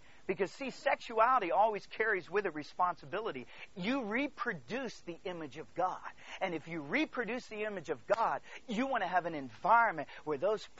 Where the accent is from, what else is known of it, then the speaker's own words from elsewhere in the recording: DR Congo; Years ago, I grew up in the Congo in Africa, and I was there ministering, and it was a Saturday, and I had a terrible day.